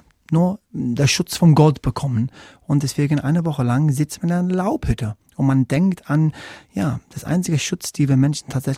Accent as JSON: {"language": "German", "region": "England", "country": "United Kingdom", "first_language": "English", "second_language": "German", "said": "ich glaube, das merkt man auch, dass meine Muttersprache kein Deutsch ist. Also meine Muttersprache ist Englisch. Ich komme aus England ursprünglich. Aber natürlich spreche ich auch Hebräisch und ich spreche auch, wie man hört, auch ein bisschen Deutsch."}